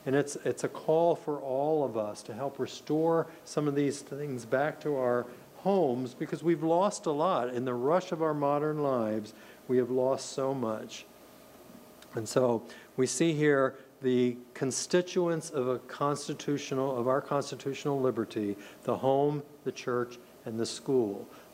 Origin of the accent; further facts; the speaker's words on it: Gettysburg, Pennsylvania, United States; I was born and raised in Gettysburg, so Chambersburg was the big city just west of Gettysburg back when I was growing up.